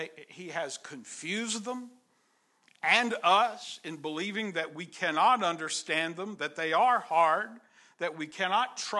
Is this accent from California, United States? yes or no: no; Texas, United States; I know it is hard for some of y'all to believe that I'm actually from East Texas because I speak so refined and sophisticated.